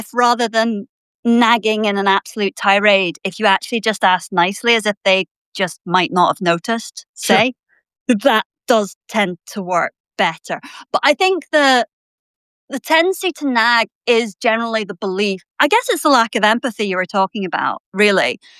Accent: United Kingdom; Yeah, well, I'm British. What can I say?

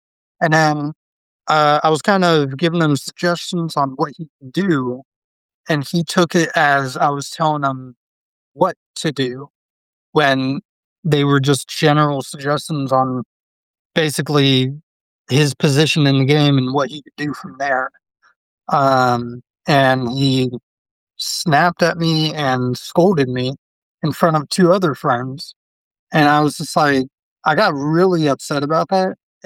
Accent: California, United States; I'm from California and he's from California, and that's where he's living.

